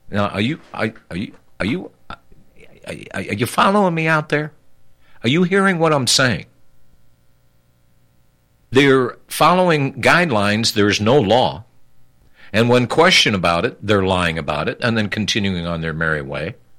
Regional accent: Illinois, United States; including in my home state of Illinois.

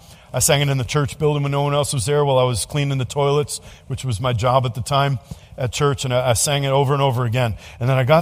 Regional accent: New York City, New York, United States; Now, I'm from New York City, and we don't sing in New York City on the streets like that.

